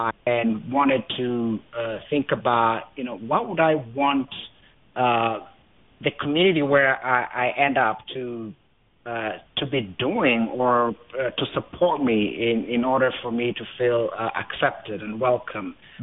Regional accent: Tanzania; moved away as an adult; now in United States; I'm an immigrant here. I come from Tanzania.

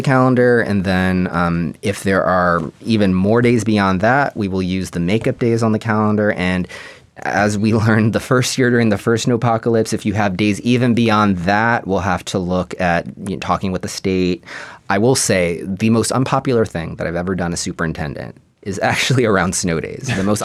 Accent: Texas, United States; And just to remind the public, I'm from Texas, so yeah. I'm learning snow like a lot of people.

